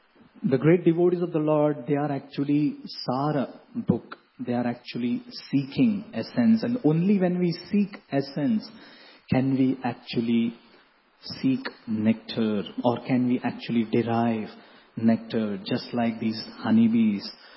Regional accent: India; Many times we, being born and brought up in India, we think that I am so close to Krishna

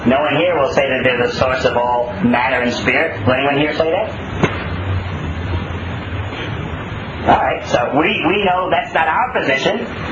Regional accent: New York, United States; let's go back to the New York example. I'm from New York.

